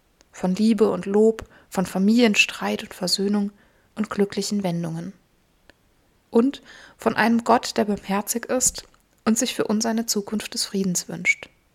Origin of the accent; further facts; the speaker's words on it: Germany; wurde mir immer wieder bewusst, ich bin Deutsche